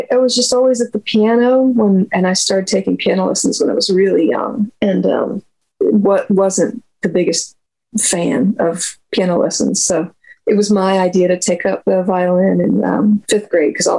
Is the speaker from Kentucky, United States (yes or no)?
no; Charlotte, North Carolina, United States; Well, I grew up in Charlotte, and I went to the Milestone Club probably for the first time when I was like 15 or 16.